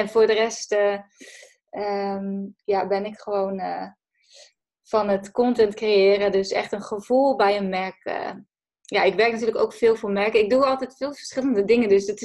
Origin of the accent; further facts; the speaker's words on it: Hardenberg, Overijssel, Netherlands; now in Groningen, Netherlands; ik ben opgegroeid in Hardenberg. Misschien hoor je het een beetje. Ik kom uit het oosten van het land oorspronkelijk.